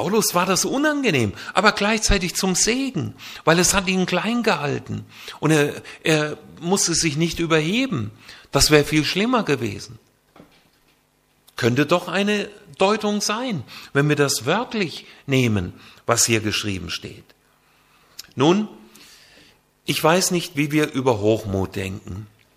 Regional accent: Bad Zwesten, Hesse, Germany; ich bin in Hessen aufgewachsen, im Schwalm-Eder-Kreis südlich von Kassel. Genauer gesagt an der Schwalm. In Bad Zwesten bei Bad Willungen, das ist mein Heimatort.

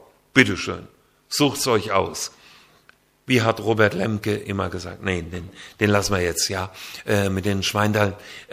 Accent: Bad Zwesten, Hesse, Germany; ich bin in Hessen aufgewachsen, im Schwalm-Eder-Kreis südlich von Kassel. Genauer gesagt an der Schwalm. In Bad Zwesten bei Bad Willungen, das ist mein Heimatort.

